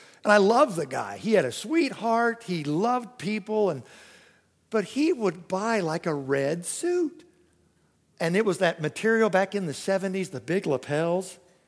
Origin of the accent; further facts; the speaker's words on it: Missouri, United States; born there; I usually say, well, I was born in Missouri, but I didn't live there too long.